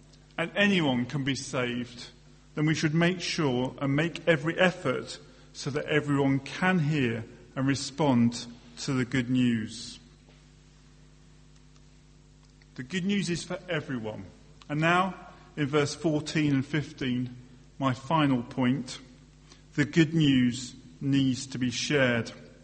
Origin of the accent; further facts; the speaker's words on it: England, United Kingdom; And I ran up to him and vigorously shook his hand, because I'm English